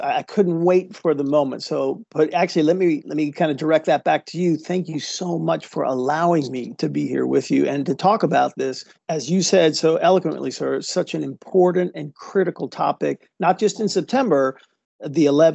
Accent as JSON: {"language": "English", "region": "Washington, D.C. area", "country": "United States", "tie": "born or raised there", "also_born_or_lived": "Midwest", "said": "So I was born in January of 1963 in the Midwest. And then 3 years later, I don't remember, but we did ultimately move to the suburbs of Washington, D.C. And that's where I was raised."}